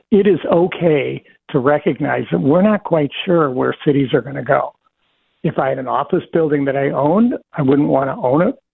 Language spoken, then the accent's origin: English; New Jersey, United States; now in Minnesota, United States; Well, I was from New Jersey, but I met this woman from Minnesota.